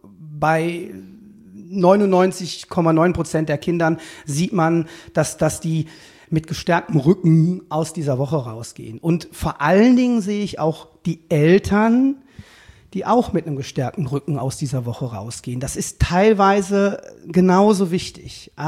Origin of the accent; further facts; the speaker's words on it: Cologne, North Rhine-Westphalia, Germany; ich bin aus Köln-Buchforst, also ich bin im Buchforst groß geworden und wir hatten eine kleine Wohnung, 75 Quadratmeter.